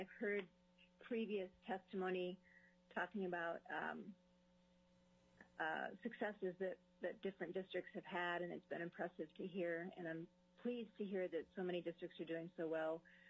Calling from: Sitka, Alaska, United States; I am calling from Sitka, and I'm speaking for myself today.

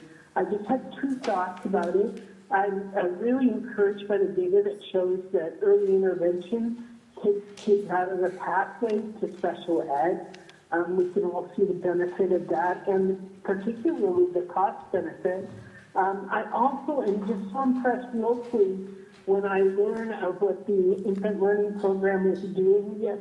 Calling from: Sitka, Alaska, United States; I'm calling from Sitka

